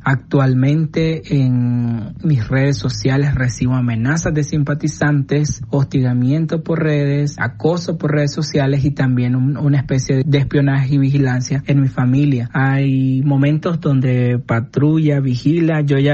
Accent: Nicaragua; moved away as an adult; Yo salí de Nicaragua porque había una sentencia de cárcel

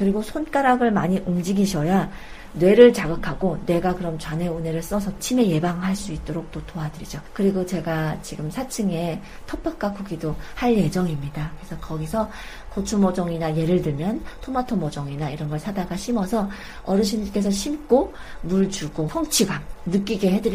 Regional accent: North Korea; 북한에서 오신 저희 고향분들

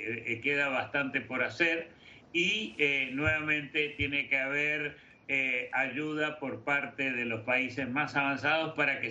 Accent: Argentina; moved away; Siempre el que más peligro tiene es en mi país de origen, Argentina, en términos de default financiero

